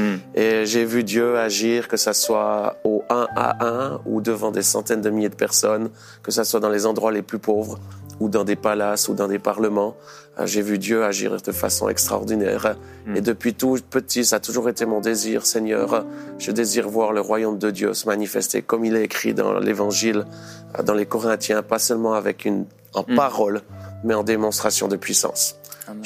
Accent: Switzerland; je viens de la Suisse, j'ai 4 enfants et je viens il y a quelques semaines de devenir grand-papa.

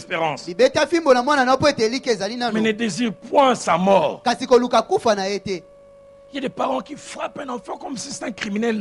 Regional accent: Lausanne, Vaud, Switzerland; Dans le quartier où j'ai grandi à Lausanne

